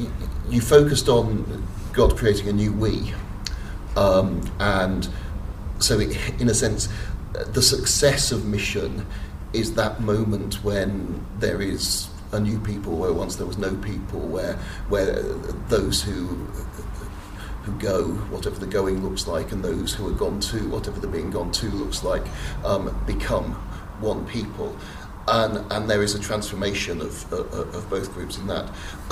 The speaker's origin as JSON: {"language": "English", "region": "Scotland", "country": "United Kingdom", "said": "I mean, we're Scottish evangelicals, we've got a great set of stories of 19th century missionaries who served for 7 years and saw no converts."}